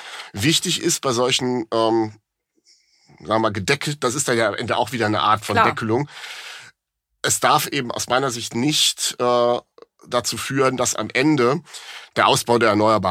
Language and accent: German; Rhineland, Germany; jetzt bin ich als Rheinländer ja eher Optimist.